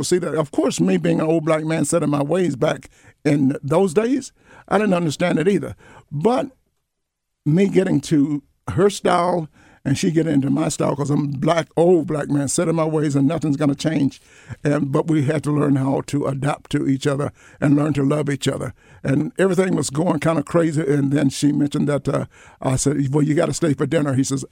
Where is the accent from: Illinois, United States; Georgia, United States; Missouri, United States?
Georgia, United States; Atlanta; I'm born and raised in Atlanta. So back in the day, when I was born, it was segregated.